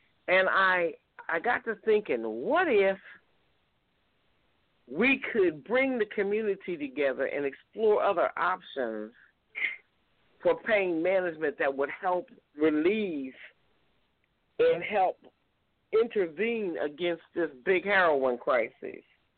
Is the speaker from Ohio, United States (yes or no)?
yes; Ohio, United States; the spotlight was put on my home state of Ohio